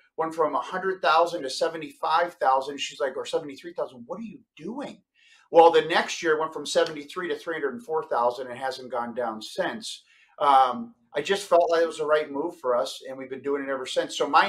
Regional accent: East Coast, United States; I'm from the East Coast.

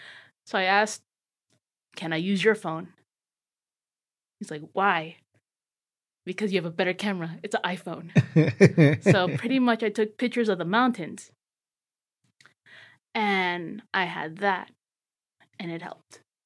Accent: Las Vegas, Nevada, United States; Because I was born and raised in Las Vegas.

